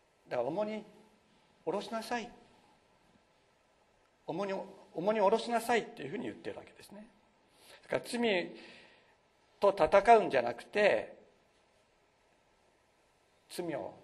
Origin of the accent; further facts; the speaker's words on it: Nagasaki, Japan; 私は長崎というところで育ちました。長崎といえばもう殉教の地で